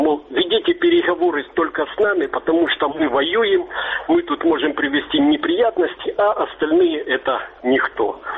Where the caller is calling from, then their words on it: Kremenchuk, Poltava Oblast, Ukraine; Здравствуйте … Кременчук.